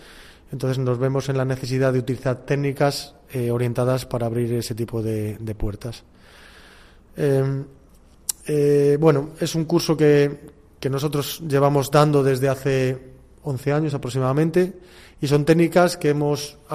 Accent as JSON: {"language": "Spanish", "town": "Ávila", "region": "Castile and León", "country": "Spain", "said": "pues sobre todo la temperatura, que somos de Ávila"}